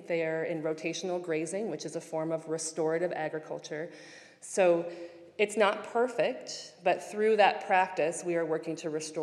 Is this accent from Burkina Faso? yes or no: no; New York City, New York, United States; I grew up in New York City in Queens.